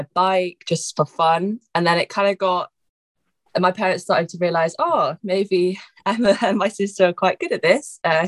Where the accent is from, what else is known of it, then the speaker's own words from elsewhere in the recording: Carmarthen, Wales, United Kingdom; I actually started in Carmarthen, in my hometown in Wales.